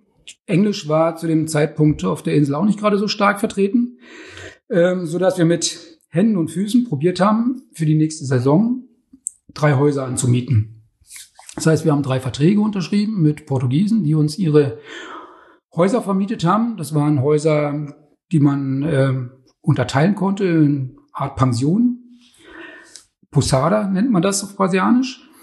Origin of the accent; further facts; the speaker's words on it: Germany; Ursprünglich bin ich ja in der DDR groß geworden